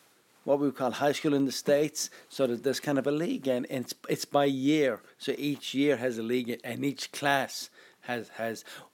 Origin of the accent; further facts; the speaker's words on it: Ireland; growing up in Ireland, that's probably my hometown